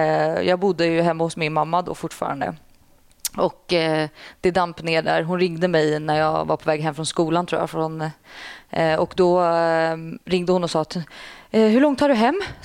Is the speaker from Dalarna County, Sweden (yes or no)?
no; Tyresö, Stockholm County, Sweden; I Tyresö.